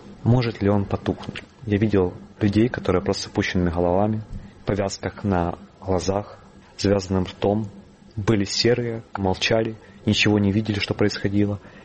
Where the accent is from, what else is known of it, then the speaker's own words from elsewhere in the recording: Luhansk, Luhansk Oblast, Ukraine; born there; Я родился в Луганске, и сначала Луганск был свободный, он был вольный.